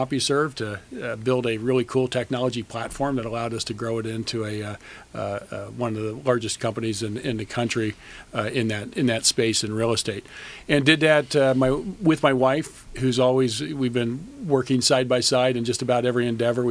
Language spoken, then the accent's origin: English; Columbus, Ohio, United States; The quick background is I was born and raised in Columbus, Ohio, and as I mentioned, the youngest of four.